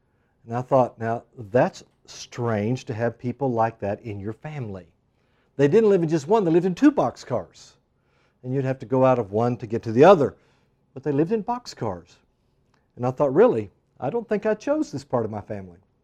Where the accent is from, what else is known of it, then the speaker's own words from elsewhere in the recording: Texas, United States; we're not from Kentucky, we're actually from Texas